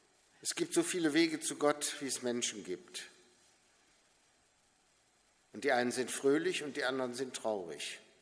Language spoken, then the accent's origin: German; Cologne, North Rhine-Westphalia, Germany; Ja, ich kann es als Kölner natürlich nicht lassen, an dem Tag etwas Witziges zu machen.